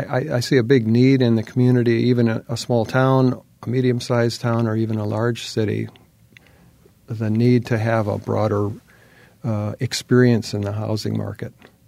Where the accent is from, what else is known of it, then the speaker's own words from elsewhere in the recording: Hawaii, United States; I grew up in Hawaii, and the garbage men in Hawaii are fantastic.